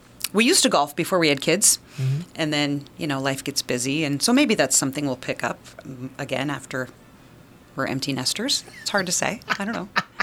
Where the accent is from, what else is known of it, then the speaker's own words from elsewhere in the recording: Iowa, United States; I love North Iowa, and I grew up in Northwest Iowa, so it's not, you know, there's no difference really.